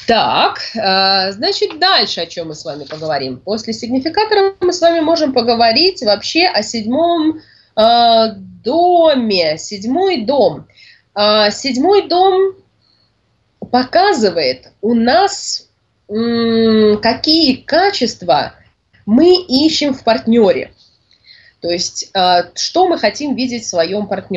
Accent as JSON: {"language": "Russian", "region": "Caucasus", "country": "Russia", "said": "я с Кавказа, да, то есть это даже культурно-этнически уже другой совершенно район"}